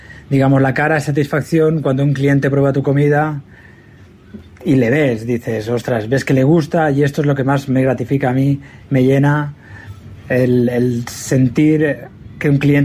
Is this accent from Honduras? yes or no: no; Catalonia, Spain; Y yo vengo de Cataluña, de una estación de esquí, donde trabajábamos por temporada.